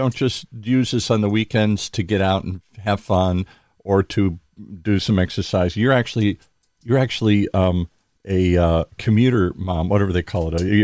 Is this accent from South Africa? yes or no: no; Michigan, United States; When I grew up in the Midwest, oh my gosh, the sun wouldn't come out for a month on end when I was in Michigan and places like that.